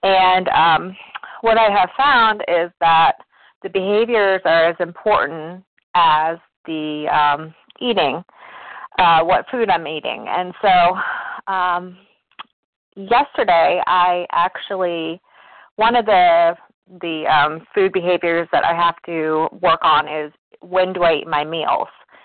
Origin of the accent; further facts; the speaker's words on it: Virginia, United States; I'm from Virginia. Thanks for calling on me.